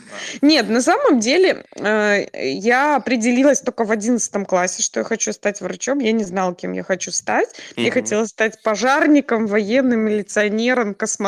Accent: Kaliningrad, Kaliningrad Oblast, Russia; и у нас, ну, у нас в основном, конечно, калининградцы все ехали тогда на тот момент поступать в ближайший, это Смоленск

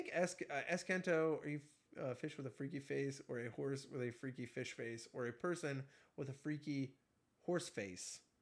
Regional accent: Iowa, United States; I'm from Iowa, so we're like right next to each other.

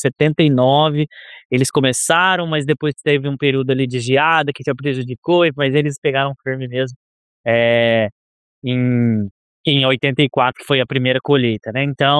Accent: Ribeirão Corrente, São Paulo, Brazil; eu sou aqui de Ribeirão Corrente, nasci aqui. Ribeirão Corrente, para quem não conhece, Ribeirão Corrente é uma cidade muito pequena, mas ela fica do lado de Franca, bem do lado mesmo, a 20 quilômetros de Franca

